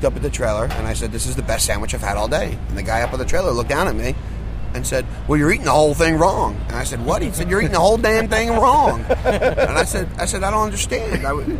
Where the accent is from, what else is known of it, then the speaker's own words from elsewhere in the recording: New York, United States; You know, I'm a New Yorker, right?